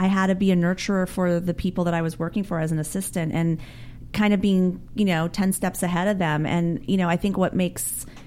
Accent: New Jersey, United States; moved away as an adult; Well, originally I was born in New Jersey. Right. I was born... I was raised in South Jersey for a while until I was about 18, and then I went off to New York City.

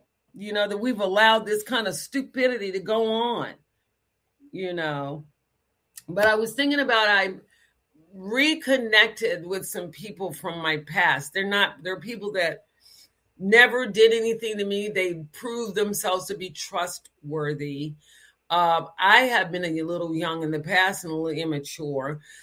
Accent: United States; I feel embarrassed some days of being American.

